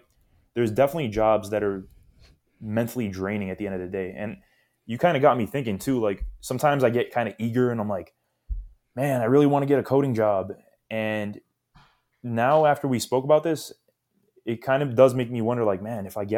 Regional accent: Queens, New York, United States; Like, I grew up in Queens, New York City, and that's pretty much where I spent, like, the first 18 years of my life or so.

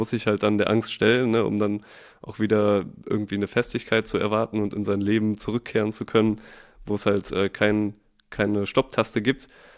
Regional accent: North Rhine-Westphalia, Germany; ich bin ja auf dem Dorf aufgewachsen im Bergischen Land und man kennt das ja so, die Dorfmentalität

